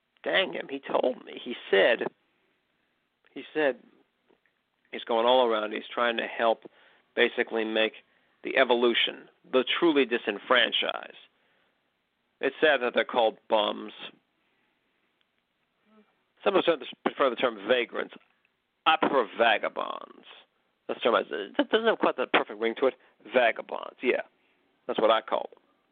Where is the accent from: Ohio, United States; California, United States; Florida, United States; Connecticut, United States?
California, United States; McKinleyville; was living in my hometown of McKinleyville, California. I've been living there my whole life.